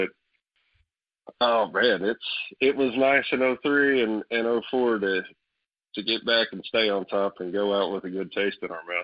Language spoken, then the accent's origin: English; Weatherford, Oklahoma, United States; Growing up, I mean, it was 50-50 in high school out there in Weatherford.